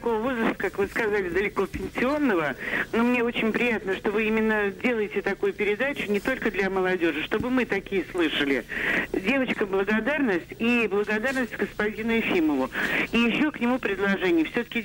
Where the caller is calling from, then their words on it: Moscow, Russia